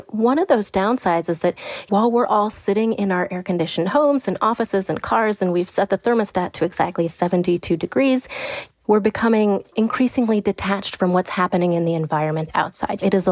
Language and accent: English; Chicago, Illinois, United States; So I grew up in Chicago in this brick three-flat apartment building, this very classic Chicago architecture, you know, built in the early 1900s.